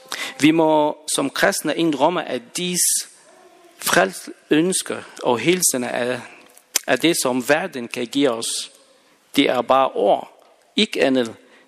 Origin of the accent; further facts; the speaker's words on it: Egypt; now in Denmark; Jeg kommer fra Egypten